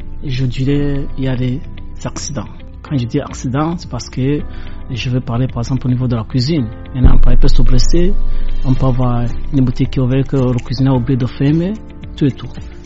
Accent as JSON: {"language": "French", "country": "Rwanda", "said": "qui ne savent pas que je suis un Rwandais"}